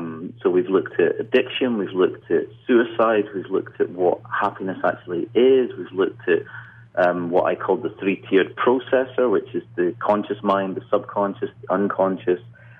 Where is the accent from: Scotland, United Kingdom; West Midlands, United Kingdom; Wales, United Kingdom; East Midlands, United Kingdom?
Scotland, United Kingdom; accent: Scottish; now in London, United Kingdom; I live in London in the UK, but my accent is Scottish. That's where I'm originally from.